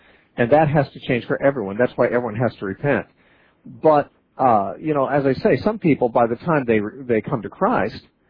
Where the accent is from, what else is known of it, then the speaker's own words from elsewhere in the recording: Santa Cruz, California, United States; Let's talk next to Mikos, who's calling from Santa Cruz, California, my hometown.